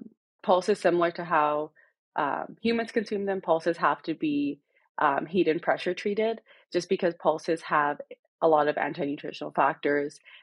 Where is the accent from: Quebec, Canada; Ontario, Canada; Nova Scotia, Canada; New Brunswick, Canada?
Ontario, Canada; Brampton; I grew up in Brampton, Ontario, which is 40 minutes away from the University of Guelph.